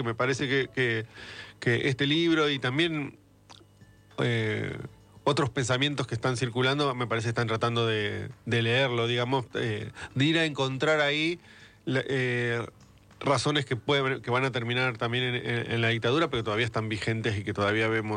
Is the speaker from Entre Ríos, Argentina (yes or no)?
yes; Entre Ríos, Argentina; teniendo en cuenta que yo soy de Entre Ríos